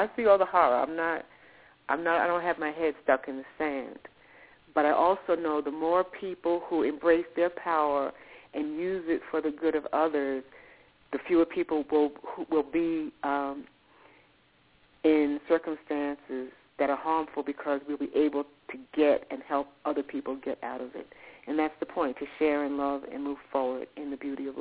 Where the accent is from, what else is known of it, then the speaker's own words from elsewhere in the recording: New York, United States; I grew up in New York, so my parents took me to plays and all of that.